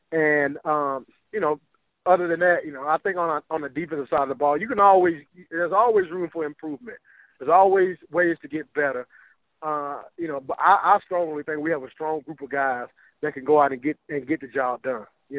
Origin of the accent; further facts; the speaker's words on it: Mobile, Alabama, United States; You know, I grew up in Mobile, Alabama, and the Cowboys was a favorite team.